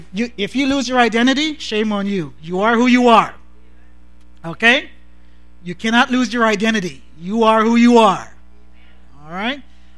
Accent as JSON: {"language": "English", "country": "Guyana", "lives_now": "Canada", "said": "and I'm from Guyana, the best country in the world. All right. Yet still, both of us live in Canada, the almost best country in the world."}